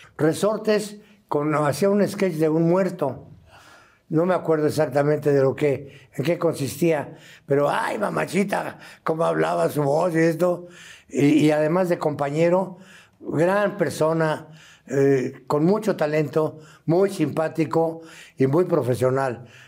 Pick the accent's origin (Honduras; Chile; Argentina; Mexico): Mexico; Cuernavaca, Morelos; de niño en Cuernavaca estaba yo estudiando piano y tenía mi método y todo.